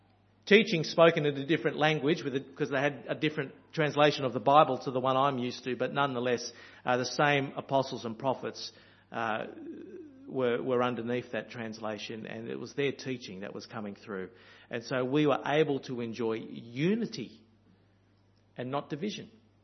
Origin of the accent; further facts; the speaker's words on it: Australia; because I hear an Australian accent, all of a sudden we have an instant connection.